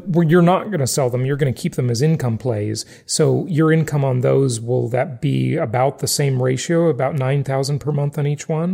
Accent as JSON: {"language": "English", "town": "Los Angeles", "region": "California", "country": "United States", "tie": "born or raised there", "said": "the LA market's been crazy, and I grew up in Los Angeles."}